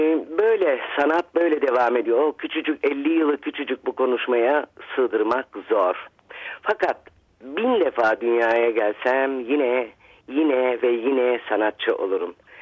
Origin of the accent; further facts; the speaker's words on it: Varna, Varna Province, Bulgaria; Bulgaristan doğumluyum, biliyorsunuz, köküm Kırcaali tarafından. Varna'da doğma büyümeyim.